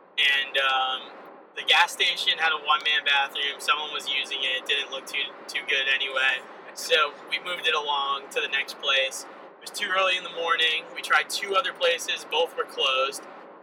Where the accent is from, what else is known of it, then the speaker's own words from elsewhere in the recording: Florida, United States; because we grew up in South Florida.